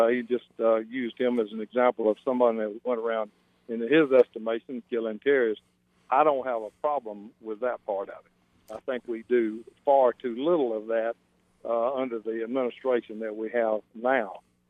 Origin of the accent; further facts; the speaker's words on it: Athens, Georgia, United States; back to Athens. He didn't stay in Augusta, moved back to my hometown.